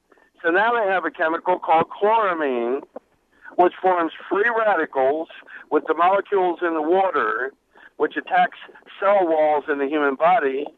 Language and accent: English; Baltimore, Maryland, United States; like I'm from Baltimore, which is known to be one of the 10 best water supplies in the United States.